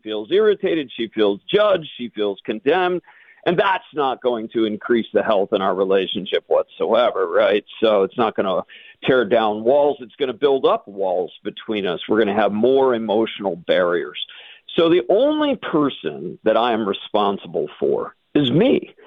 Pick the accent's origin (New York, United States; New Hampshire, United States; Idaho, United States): New York, United States; now in New England, United States; I'm in New England. Are you Northeasterner? I was born and raised in New York. So I'm changing from my Reamer culture, my New York culture, my American culture